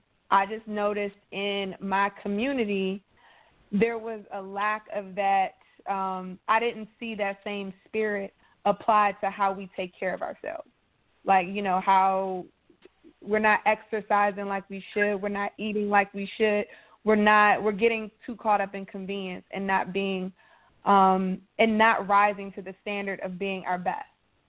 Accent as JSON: {"language": "English", "town": "Washington", "region": "District of Columbia", "country": "United States", "tie": "born or raised there", "said": "So I come from Washington, D.C. That's where I was born and raised."}